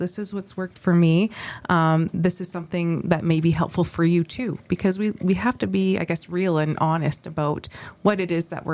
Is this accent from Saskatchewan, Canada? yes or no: yes; Saskatchewan, Canada; I'm from Paiute First Nation. My mother's from the Métis community in Librette